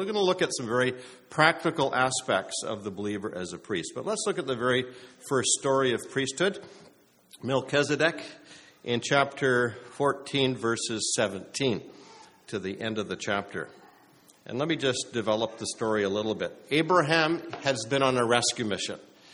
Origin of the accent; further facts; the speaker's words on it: Vancouver, British Columbia, Canada; I grew up in the Anglican Church, St. John's Anglican on Neaton Avenue, down on Granville Street in Vancouver.